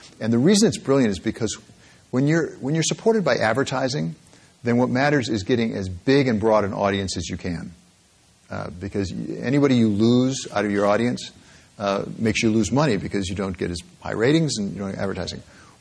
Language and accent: English; Michigan, United States; I come from Michigan, as I said. I went to the University of Michigan, you know, when we had Bo Schembechler as our coach.